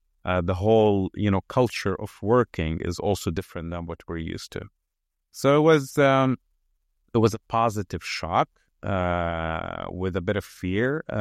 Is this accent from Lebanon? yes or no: yes; Lebanon; now in China; I'm Middle Eastern. I was born and raised in Lebanon.